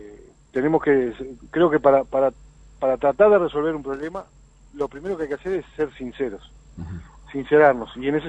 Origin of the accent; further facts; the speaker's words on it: Uruguay; Tenemos que ser sincerarnos todos los uruguayos y saber que tenemos una enorme materia pendiente